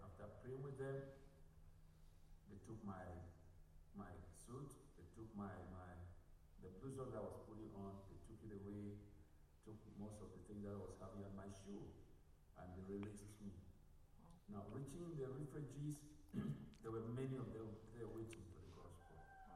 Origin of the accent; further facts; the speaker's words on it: Anglophone regions, Cameroon; I'm from Cameroon in the English speaking section.